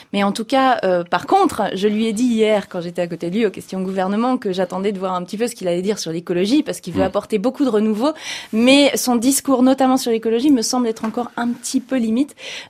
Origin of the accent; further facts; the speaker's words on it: Hauts-de-France, France; Moi, je viens du Nord-Pas-de-Calais-Picardie, Hauts-de-France maintenant ça s'appelle.